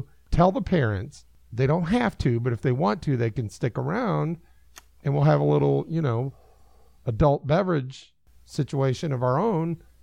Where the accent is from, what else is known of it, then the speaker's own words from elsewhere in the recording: Michigan City, Indiana, United States; I told him I was from Michigan City.